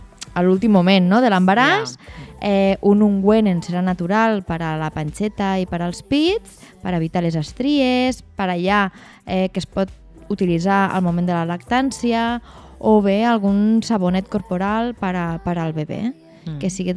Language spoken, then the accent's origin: Catalan; Amposta, Catalonia, Spain; Sí, soc d'Amposta.